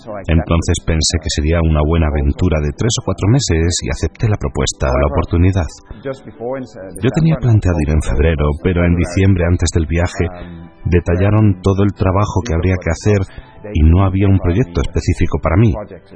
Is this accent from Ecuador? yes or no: no; the north, Netherlands; Nací y crecí en los Países Bajos. Mi familia la constituíamos mis padres, mi hermano, mi hermana y yo. Vivíamos en el norte del país.